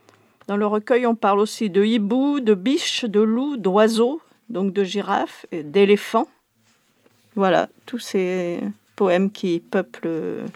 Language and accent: French; Papeete, French Polynesia; je suis donc originaire de Tahiti. J'ai vécu toute mon enfance à Tahiti. Je suis née à Papeete.